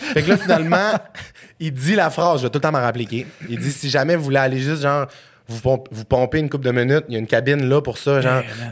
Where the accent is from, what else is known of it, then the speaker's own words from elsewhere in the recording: Saguenay, Quebec, Canada; moi, je viens de Saguenay-Lac-Saint-Jean.